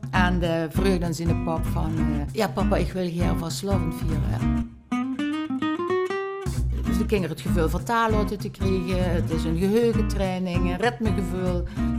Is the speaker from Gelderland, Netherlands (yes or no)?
no; Treebeek, Limburg, Netherlands; ik ben inderdaad uit Trebeek, dat is een Wurpweg van Gebroek. Mm-hmm. En ik ben getrouwd met een Breukerjong.